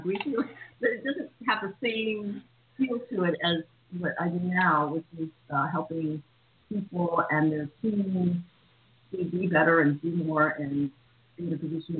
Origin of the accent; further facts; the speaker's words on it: United States; I grew up in the States.